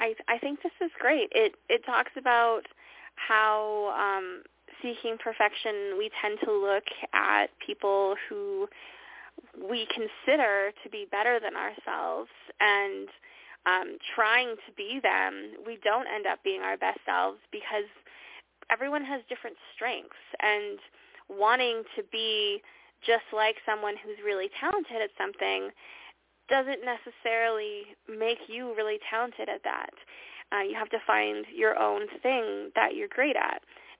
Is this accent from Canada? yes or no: yes; Canada; I know that this is because he's playing with me because I'm Canadian